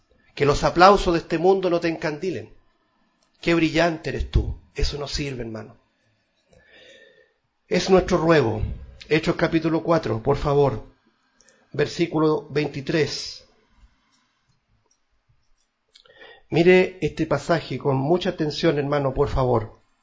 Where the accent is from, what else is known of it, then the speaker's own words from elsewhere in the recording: Chile; lo vamos a decir como chilenos que somos